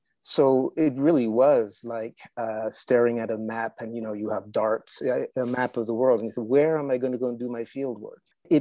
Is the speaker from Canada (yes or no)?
yes; Canada; born there